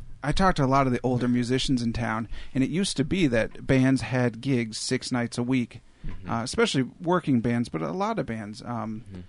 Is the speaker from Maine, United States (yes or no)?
yes; Maine, United States; now in Tucson, United States; Things you don't hear growing up in Maine.